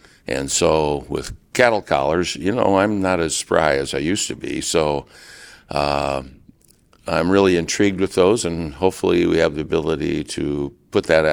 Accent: Geneseo, Illinois, United States; I'm from Geneseo, Illinois.

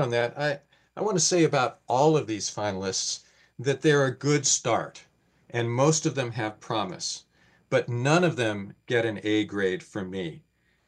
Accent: Portland, Oregon, United States; And I'm from Portland, Oregon, and I know about big city versus the rest of the state.

